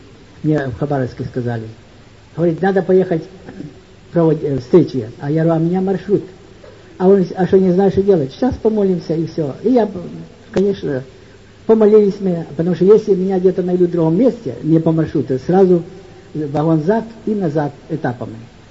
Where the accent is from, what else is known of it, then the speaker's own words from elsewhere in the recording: Voznesensk, Mykolaiv Oblast, Ukraine; Потому что я родом из Вознесенска.